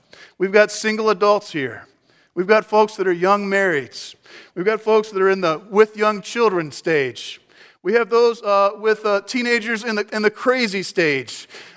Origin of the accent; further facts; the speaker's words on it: Texas, United States; And I'm from Texas, and we figured out pretty well that both those things make it great.